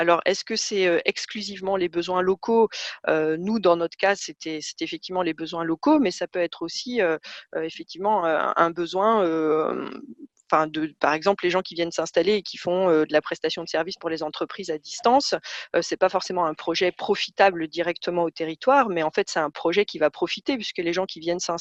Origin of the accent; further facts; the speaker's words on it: Paris, Île-de-France, France; Moi je suis née à Paris, j'ai grandi à Paris, mais mes grands-parents étaient sartois, on y allait un week-end par mois, voilà, à la campagne, on la connaissait.